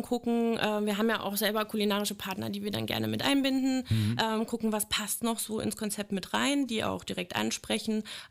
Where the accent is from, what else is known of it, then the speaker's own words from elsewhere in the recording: Berlin, Germany; Und das wissen wir als Berliner ja.